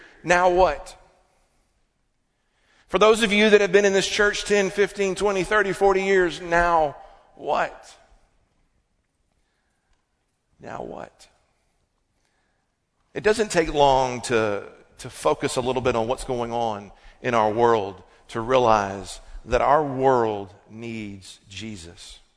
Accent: Alabama, United States; going back to my childhood, growing up in Alabama, you have to kind of like college football.

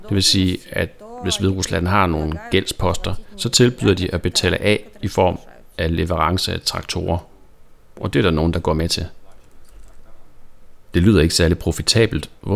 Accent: Minsk, Belarus; now in Denmark; jeg er fra Minsk, hovedstaden

